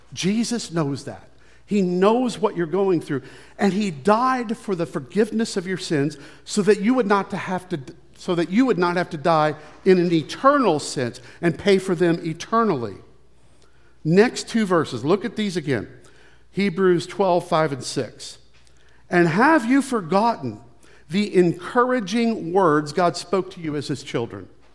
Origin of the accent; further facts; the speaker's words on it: Missouri, United States; also born or lived in Michigan; I grew up in the Midwest. I was born in Missouri. Diana and I lived in Michigan for a while.